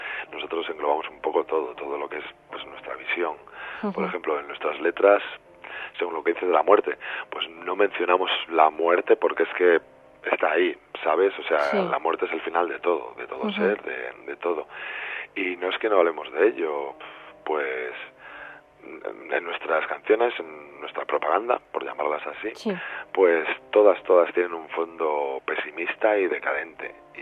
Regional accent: Cantabria, Spain; pues mi tierra, pues Cantabria

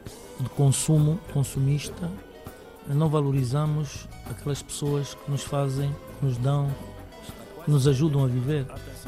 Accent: Angola; eu trabalho fora da Angola porque também eu sou angolano

